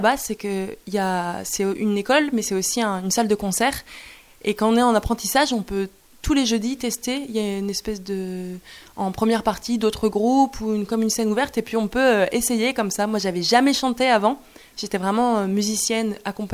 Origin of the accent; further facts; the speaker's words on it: Toulouse, Occitanie, France; also born or lived in Chile; now in Paris, France; j'ai déboulé à Paris où vraiment j'avais jamais mis les pieds parce que j'ai grandi à Toulouse.